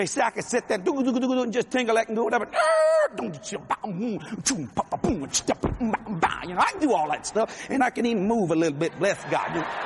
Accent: Louisiana, United States; I said, I'm not eloquent. I'm a Cajun.

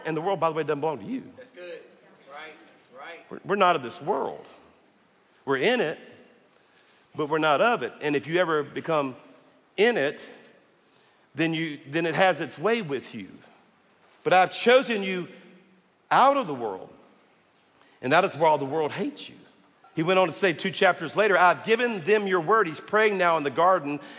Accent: Louisiana, United States; I'm from South Louisiana, and I tell Cajun stories, you know, jokes

